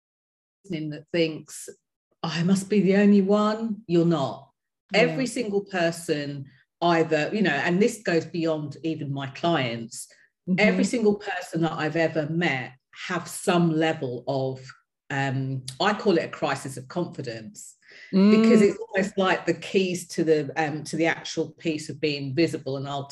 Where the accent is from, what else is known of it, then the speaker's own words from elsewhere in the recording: United Kingdom; accent: British; I'm speaking to an American, my accent will get even more British as we go through this.